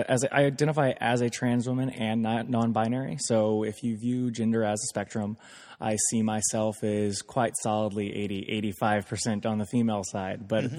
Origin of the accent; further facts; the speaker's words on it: Stanford, United States; also born or lived in Pennsylvania; I was born in Pennsylvania, but I was pretty much raised in Stanford my whole life.